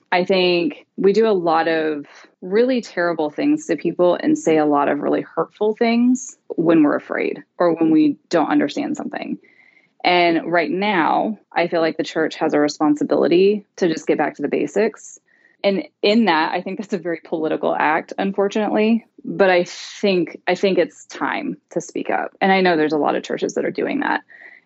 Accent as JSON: {"language": "English", "region": "Bible Belt", "country": "United States", "lives_now": "Los Angeles, United States", "said": "It's a little easier because we're in LA, but I'm from the Bible Belt and it's very complicated."}